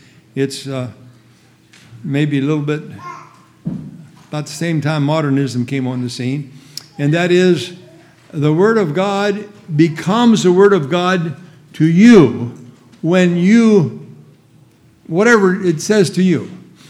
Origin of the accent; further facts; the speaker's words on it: Pennsylvania, United States; They think I'm Dutch because I'm from Pennsylvania, you know.